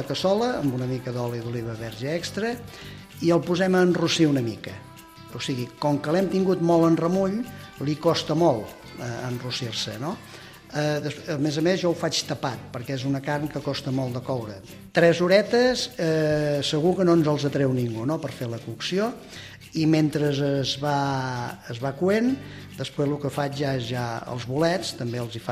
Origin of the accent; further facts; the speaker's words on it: Cruïlles, Catalonia, Spain; now in La Bisbal, Spain; Jo estic a la Bisbal, però sóc de Cruïlles, no?